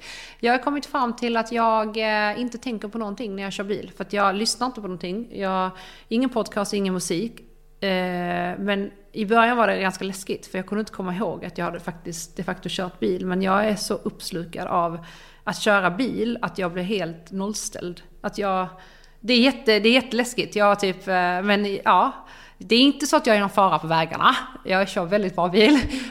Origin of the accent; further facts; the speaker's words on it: Ystad, Skåne, Sweden; now in Stockholm, Sweden; Jag har ju kört till Ystad där jag är ifrån, där mina föräldrar bor.